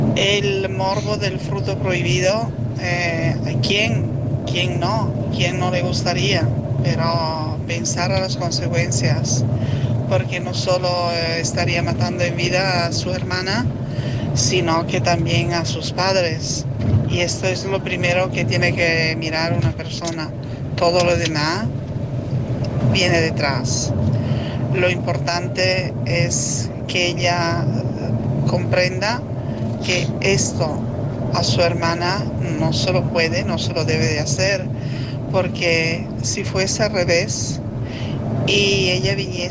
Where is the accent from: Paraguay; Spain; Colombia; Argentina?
Spain; Tarragona, Catalonia; de Tarragona.